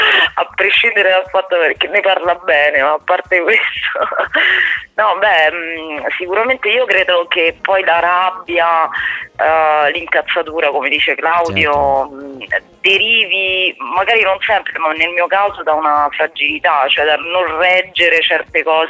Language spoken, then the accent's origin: Italian; Rome, Lazio, Italy; Romana de Roma, cosa dire?